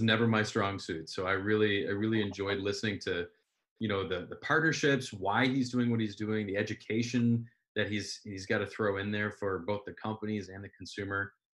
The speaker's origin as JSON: {"language": "English", "region": "Kentucky", "country": "United States", "said": "And being we're from Kentucky, so we get to make fun of him."}